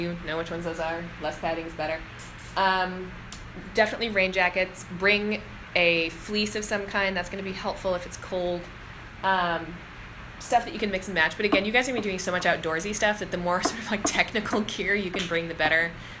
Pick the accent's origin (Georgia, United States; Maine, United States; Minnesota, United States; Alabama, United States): Maine, United States; My example is I'm from Maine and I bring like little stonewalled blueberry jellies because blueberries are a thing